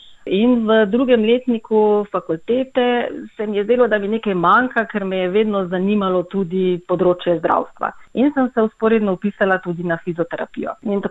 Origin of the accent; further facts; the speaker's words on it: Styria, Slovenia; Štajerci smo že po navadi malo bolj odprti